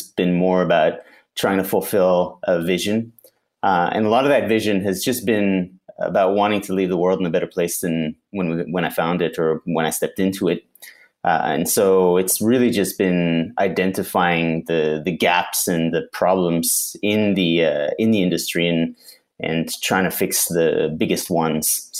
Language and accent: English; Quebec, Canada; I grew up in the Eastern Townships in Quebec. My mother is from Quebec, but my father's from New Zealand. So grew up amongst a family of five, was the middle child